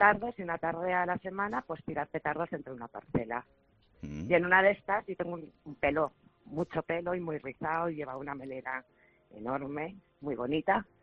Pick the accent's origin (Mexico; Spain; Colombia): Spain; Valencian Community; yo soy valenciana, ya sabéis todos los valencianos lo que nos gusta jugar con los petardos y tirar petardos.